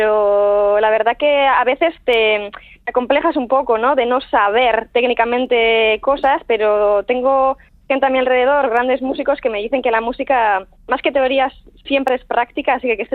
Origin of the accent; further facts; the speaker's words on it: Basque Country, Spain; first language Basque; Spanish is a second language; Yo creo que, por ejemplo, euskera es mi madre, o sea, mi madre. mi idioma materno.